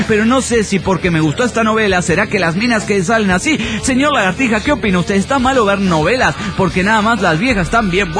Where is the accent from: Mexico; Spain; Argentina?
Mexico; Campeche; de Campeche, México, y tengo miedo